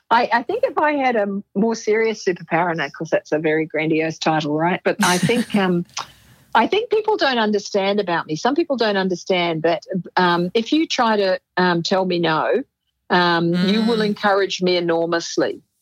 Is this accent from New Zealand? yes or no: yes; New Zealand; because I'm not Australian. I'm a Kiwi.